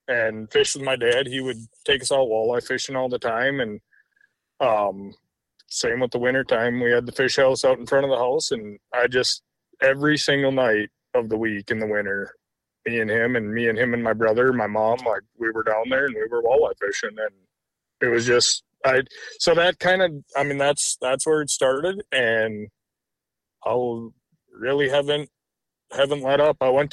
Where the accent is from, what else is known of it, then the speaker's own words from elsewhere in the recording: Alexandria, Minnesota, United States; So originally I grew up in Alexandria, Minnesota. I grew up on the lake.